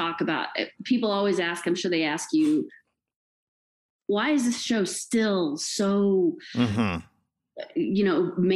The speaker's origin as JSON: {"language": "English", "region": "Texas", "country": "United States", "tie": "born or raised there", "said": "I grew up in Texas. I went to Clear Lake High School."}